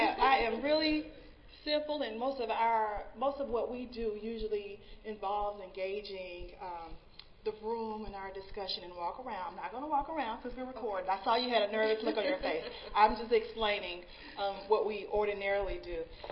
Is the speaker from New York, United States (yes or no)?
no; Birmingham, Alabama, United States; now in New Orleans, United States; Well, I'm originally from Birmingham, but when I got to New Orleans, this is a different kind of place.